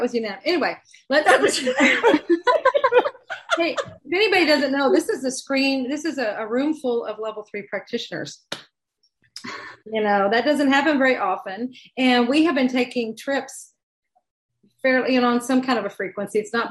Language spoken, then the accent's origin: English; Arkansas, United States; And I'm from Arkansas.